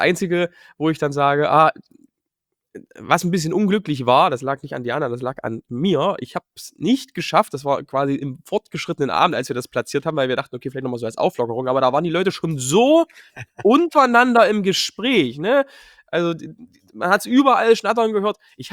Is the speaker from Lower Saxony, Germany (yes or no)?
no; Dessau, Saxony-Anhalt, Germany; ich komme aus Dessau, ich bin da groß geworden. Ich wohne da seit, naja, fast 30 Jahren, nicht die ganze Zeit, aber fast.